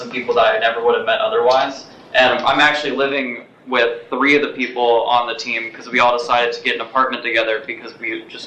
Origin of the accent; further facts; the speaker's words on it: Louisville, Kentucky, United States; So I'm from Louisville, and then I heard about this school and my senior year of high school and came here